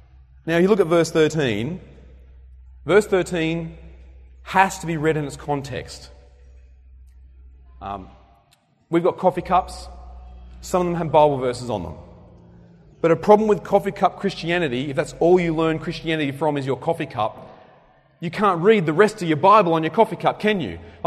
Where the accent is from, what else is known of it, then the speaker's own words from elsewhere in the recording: Zambia; born there; I was born in Zambia, so I was born in Africa, Southern Africa. My parents were missionaries there. I went back there in 2008